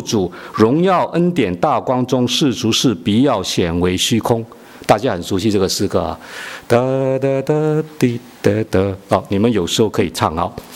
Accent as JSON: {"language": "Chinese", "region": "Guangdong", "country": "China", "said": "我们广东人说啊"}